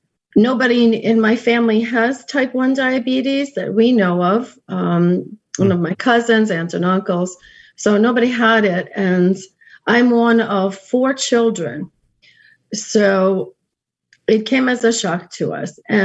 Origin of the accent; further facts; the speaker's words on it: Queens, New York, United States; And I grew up in Queens.